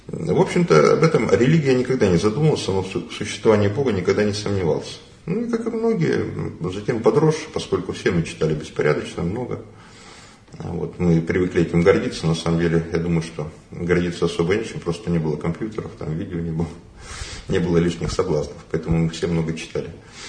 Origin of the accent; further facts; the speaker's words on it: Boguchany, Krasnoyarsk Krai, Russia; Я вырос в Сибири, на Ангаре. И там не было храма, у нас в Богучанах, в селе Богучанах, где прошло мое школьное детство.